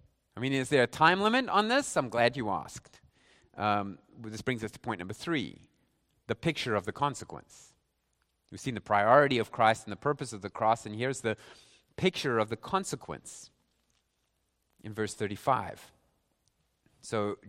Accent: South Africa; I mean, I'm from South Africa.

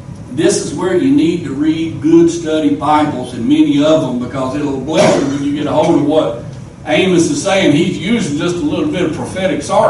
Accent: North Carolina, United States; I grew up over in North Carolina. It was nothing uncommon to see buzzards flying around, circling overhead.

